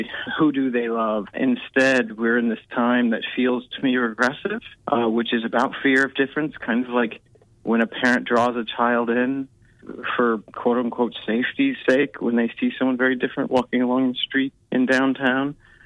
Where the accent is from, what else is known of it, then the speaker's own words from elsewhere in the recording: San Antonio, Texas, United States; also born or lived in Sacramento; So we moved when I was in a small child, really, to Texas. And so I grew up mostly in Texas, in San Antonio, right in the center of Texas.